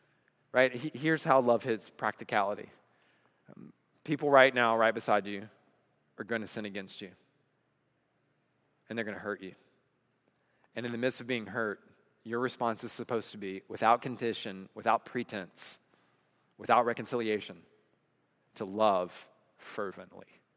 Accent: the South, United States; I'm a Southerner. I can say things like that.

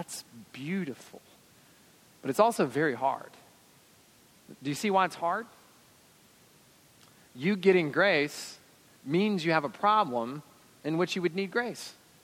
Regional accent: the South, United States; I'm a Southerner, and so I've learned to hide that.

